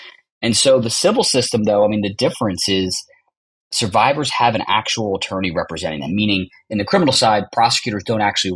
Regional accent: Philadelphia, Pennsylvania, United States; I grew up in the Philadelphia area. From a very large Italian Catholic family.

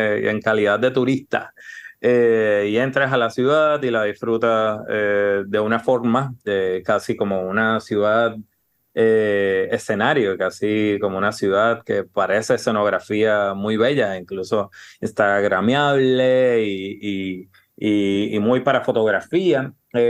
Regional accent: Puerto Rico; somos les puertorriqueños en tránsito constante.

